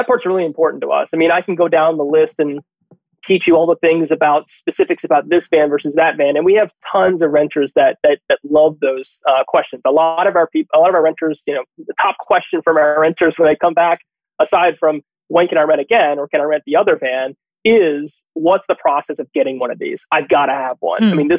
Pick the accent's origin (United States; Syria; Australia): United States; East Coast; Grace and I both living and being raised and growing up on the East Coast predominantly, our trip across the country, for me, was the first time I've ever been across the country.